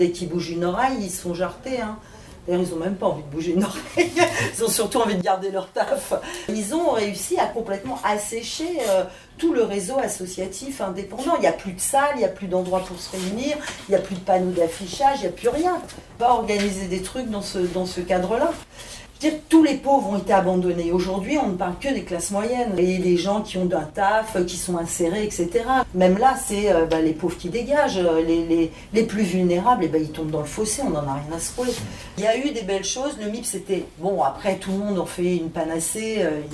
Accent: Châtenay-Malabry, Île-de-France, France; parce que moi, je suis de Châtenay-Malabry

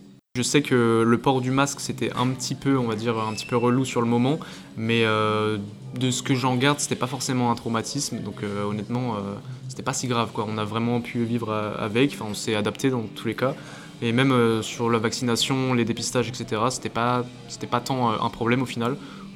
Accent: Troyes, Grand Est, France; donc j'ai 22 ans. Je suis actuellement entrepreneur et je viens de la ville de Troyes dans l'Aube.

